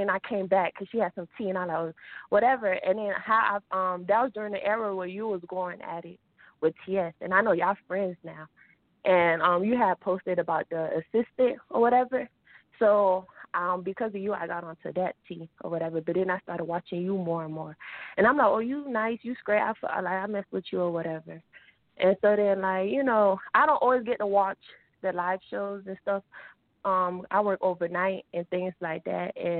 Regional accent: Miami, Florida, United States; now in Missouri, United States; I'm from Florida, from Miami, Florida, where I work at, number white folks. I'm in Missouri right now.

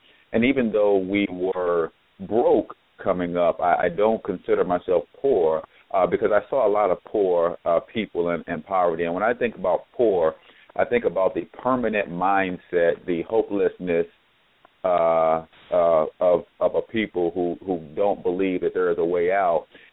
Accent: St. Louis, Missouri, United States; also born or lived in Tupelo, Mississippi; fourth born of six children, raised by a single mom here in the St. Louis metropolitan area, although I was born in Mississippi, Tupelo to be exact.

